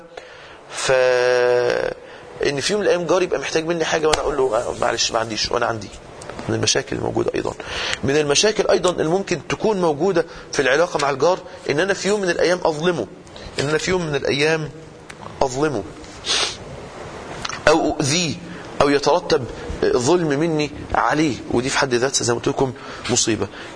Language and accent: Arabic; Mansoura, Dakahlia, Egypt; احنا مثلا عندنا في المنصوره